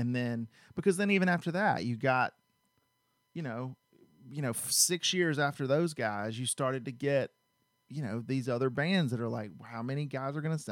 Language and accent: English; Cartersville, Georgia, United States; So you know … from Cartersville, my hometown